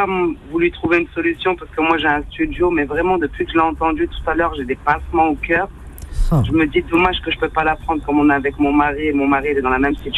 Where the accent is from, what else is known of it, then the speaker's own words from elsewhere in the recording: Creil, Hauts-de-France, France; Je suis de Creil du 60.